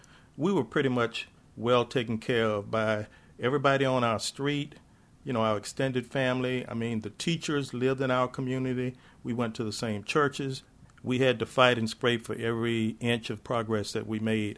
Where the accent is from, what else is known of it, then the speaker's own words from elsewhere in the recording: Tampa, Florida, United States; I grew up in Tampa, and in the 1950s and 1960s, as I was growing up attending local public schools, because Tampa was a segregated city